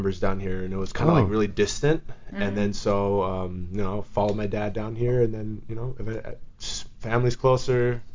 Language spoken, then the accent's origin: English; Sacramento, California, United States; now in Los Angeles, United States; I was kind of born and raised in Sacramento. And then I ended up moving down here right when I was about like 18.